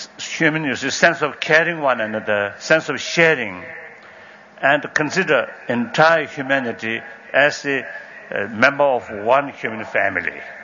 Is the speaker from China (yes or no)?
yes; Tibet, China